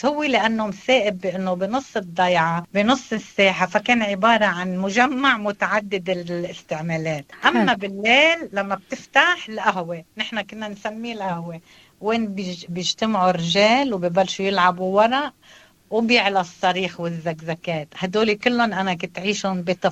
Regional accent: Barish, South Governorate, Lebanon; ضيعتي اسمها باريش، هي ضيعة صغيرة بقضاء أو محافظة الجنوب اللبناني، تعتبر من قرى منطقة جبل عامل التاريخية المعروفة بتراثها الثقافي، يعني أشهر من أن يعرف أكيد، والاجتماعي. صايرت ضيعة على تلة،

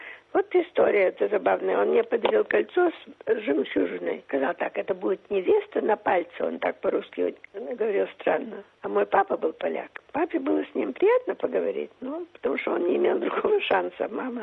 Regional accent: Shanghai, China; now in Australia; Я выросла в Китае. Мои, может быть, самые счастливые годы были в Шанхае.

